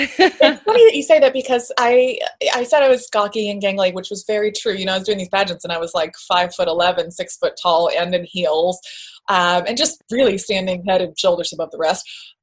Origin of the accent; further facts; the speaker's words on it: Macon, Georgia, United States; now in Vermont, United States; represent Macon. And it was just a really nice time to kind of, you know, do something special in my hometown.